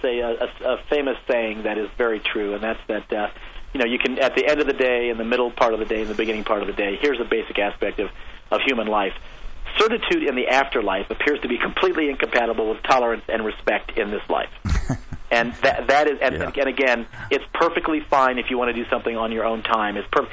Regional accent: United States; the most important thing to me is that I'm an American, because that's what this country is all about.

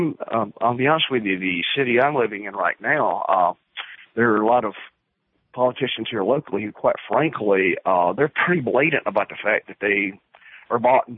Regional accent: South Carolina, United States; Again, I'm from South Carolina

